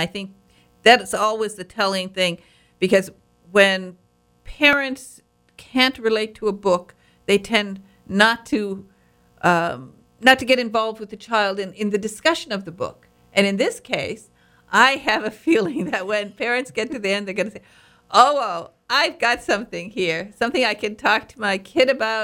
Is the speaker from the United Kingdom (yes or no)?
no; Michigan, United States; And actually, that's how I came from the Upper Peninsula of Michigan. We didn't have we had a very simple life, to put it mildly. We weren't very rich.